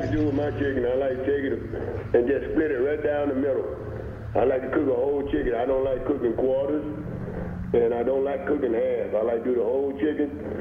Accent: Phenix City, Alabama, United States; Well, I'm back in my hometown. I'm back in Phoenix City, Alabama, Central High School.

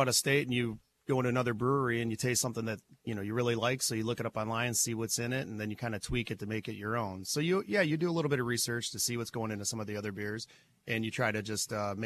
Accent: Waterford, Michigan, United States; now in Grayling, United States; I'm actually from Waterford, so I'm a downstate guy. We've been here about 5 years now

